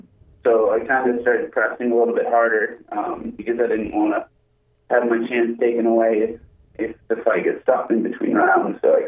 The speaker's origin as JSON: {"language": "English", "town": "South Berwick", "region": "Maine", "country": "United States", "tie": "born or raised there", "lives_now": "Wells, United States", "said": "I'm from Maine at heart. I live in Wells, Maine now. I grew up in South Berwick."}